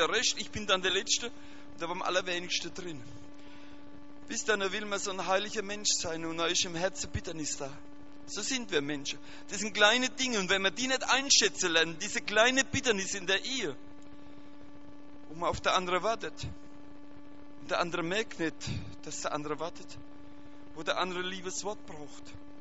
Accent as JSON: {"language": "German", "region": "Rhineland-Palatinate", "country": "Germany", "said": "Ich komme aus Rheinland-Pfalz, das ist hier Bundesland, Kaiserslautern, Mannheim."}